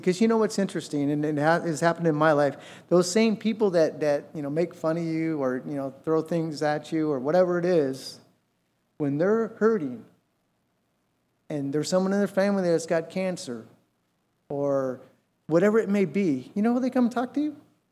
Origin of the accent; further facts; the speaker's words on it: Covina, California, United States; when we were growing up in Covina